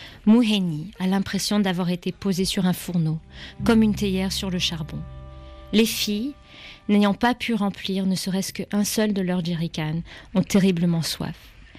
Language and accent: French; Senegal; quand j'étais petite au Sénégal, j'ai eu des enfants qui m'ont jeté des pierres étant blanche.